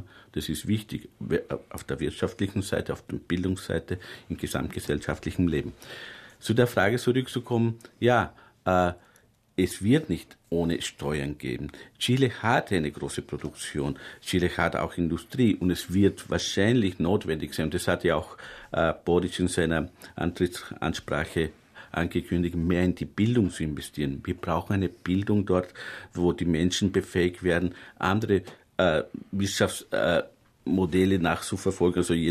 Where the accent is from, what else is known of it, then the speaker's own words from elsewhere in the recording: Austria; das ist eigentlich was ganz Normales für mich hier als Österreicher